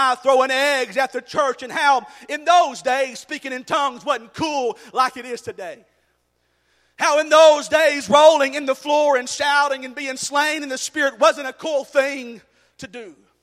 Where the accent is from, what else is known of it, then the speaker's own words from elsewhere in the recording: Texas, United States; Now I'm in North Texas, but I'm from Southeast Texas.